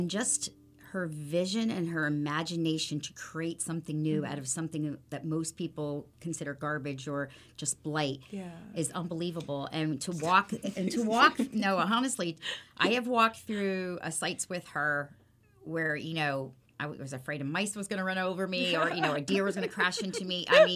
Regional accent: United States; born there; So I was born here in the United States. I'm a Lebanese American. My family, my brothers and sisters were born in Lebanon.

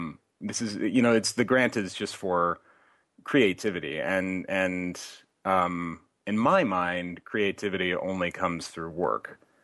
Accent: Moscow, Idaho, United States; I think Moscow is like a pretty wonderful place to grow up, because it's got that, like, because it's this small town in Idaho, but it's also got this really good university.

